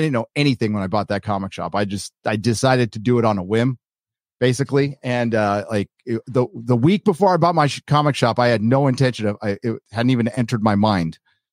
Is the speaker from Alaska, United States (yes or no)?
no; San Diego, California, United States; Born and raised in San Diego, my dad was in the Navy.